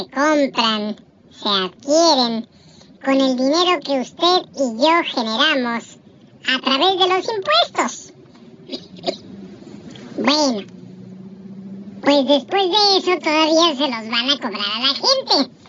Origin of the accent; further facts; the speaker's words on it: Mexico; hay muchos derechos que a nosotros como mexicanos pues no se nos dan